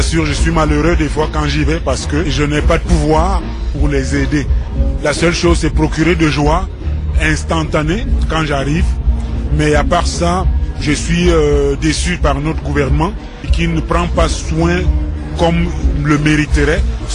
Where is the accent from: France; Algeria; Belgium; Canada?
Canada; Sainte-Foy, Quebec; born there; Je suis né à Sainte-Foy, quand mes parents, mon père qui était un grand voyageur, a été ici.